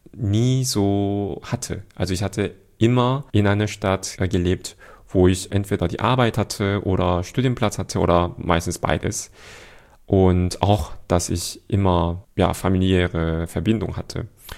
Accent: Seoul, South Korea; wie die queeren Menschen in Seoul, also wo ich herkomme, in Südkorea unterwegs sind

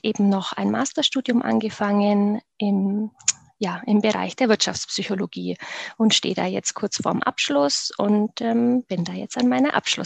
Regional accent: Augsburg, Bavaria, Germany; ich bin ursprünglich aus Augsburg, dort geboren und auch aufgewachsen

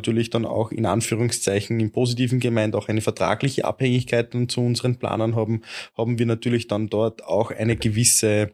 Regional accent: Austria; Also bei uns in Österreich schaut die Situation so aus

